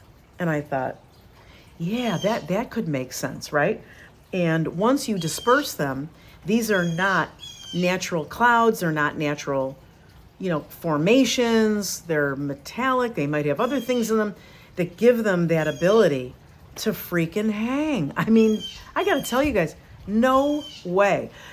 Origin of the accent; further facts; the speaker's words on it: New York, United States; I grew up in the Northeast, in upstate New York, where it's always gloomy.